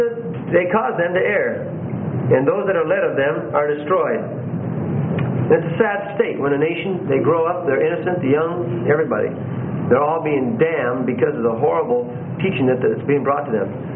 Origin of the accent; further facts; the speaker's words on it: Saginaw, Michigan, United States; now in Seattle, United States; I've thanked the Lord many times that I moved from Saginaw, Michigan to a city of 2,600 people. Little town, and grew up in the country halfway, you know. Here we are in Seattle.